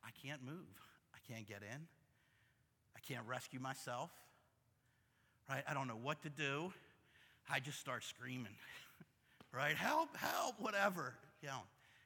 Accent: Dundalk, Maryland, United States; Growing up in Dundalk again, I grew up until I was 5 on Lyndhurst Road. If anybody knows Lyndhurst Road, that's right there on the water, kind of down between North Point, and it's on the Back River

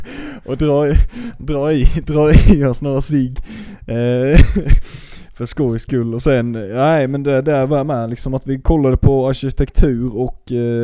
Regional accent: Sweden; Vi är från Sverige. Vi ger ju inte dricks.

